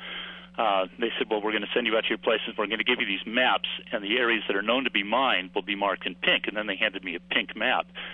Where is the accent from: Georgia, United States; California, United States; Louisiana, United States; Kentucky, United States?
California, United States; Timely question as a Californian.